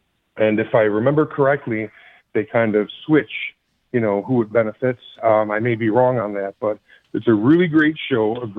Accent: Chicago, Illinois, United States; Well, back in the day, I'm a transplant from Chicago, so I wasn't in the scene when Realm was around.

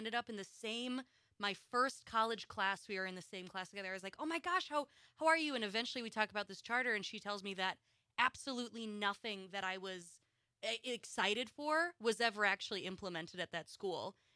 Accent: Wausau, Wisconsin, United States; I'm reflecting on when charters came to my hometown of Wausau, and I was so jealous.

